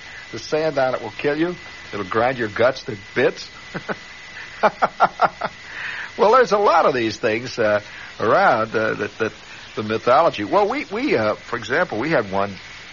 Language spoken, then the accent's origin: English; Indiana, United States; For example, there was a belief in Indiana. Now I came from Indiana.